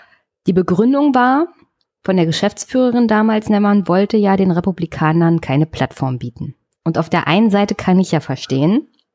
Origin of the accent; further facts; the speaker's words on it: Brandenburg, Germany; Also ich komme aus Brandenburg.